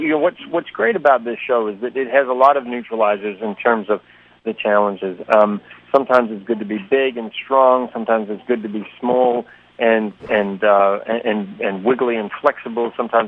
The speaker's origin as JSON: {"language": "English", "country": "New Zealand", "accent": "New Zealand", "said": "From the beginning, I was asked to neutralize my New Zealand accent."}